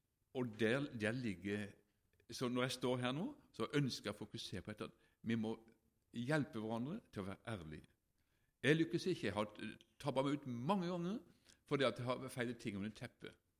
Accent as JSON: {"language": "Norwegian", "town": "Mykland", "region": "Agder", "country": "Norway", "said": "han var med hjemme på Mykland, der som jeg kom ifra"}